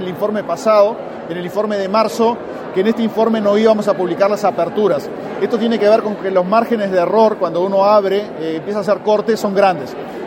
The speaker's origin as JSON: {"language": "Spanish", "country": "Uruguay"}